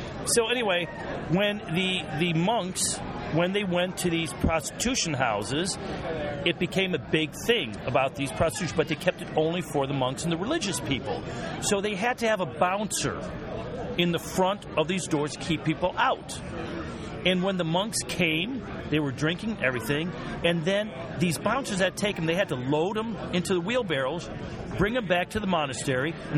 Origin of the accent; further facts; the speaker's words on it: Puerto Rico; also born or lived in Venezuela; I was I grew up in Puerto Rico, Venezuela, Puerto Rico.